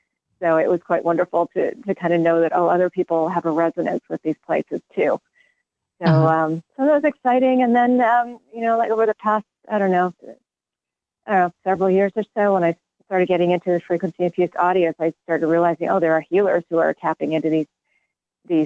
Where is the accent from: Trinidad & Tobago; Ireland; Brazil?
Ireland; Yes, and I'm Irish.